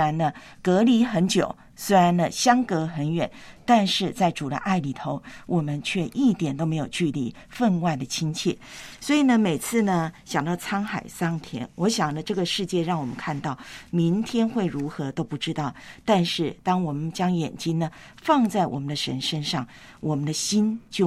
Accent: Taiwan; 我怎么想到在台湾我的老家海边那一片的盐田呢？

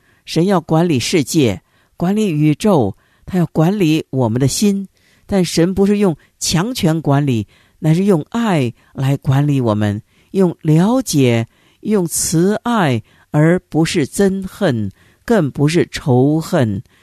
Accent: China; 但咱们中国人可不会这么笨，我们自古以来就是宽大，就是能够容忍，这是我们中国人的美德。

